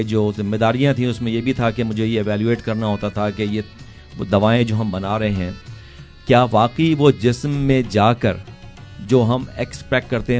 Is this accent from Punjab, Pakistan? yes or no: no; Karachi, Sindh, Pakistan; کراچی سے میں پیدا ہوا میں, اور اپنی بنیادی تعلیم تمام میں نے